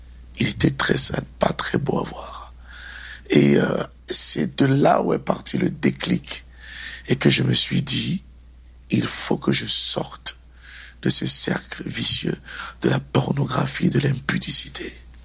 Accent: Douala, Littoral, Cameroon; je regarde d'où je viens, de Daido à Douala au Cameroun.

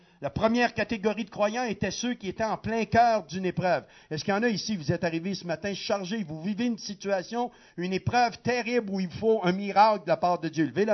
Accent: Quebec, Canada; Mon épouse et moi, nous venons du Québec, qui est situé au Canada.

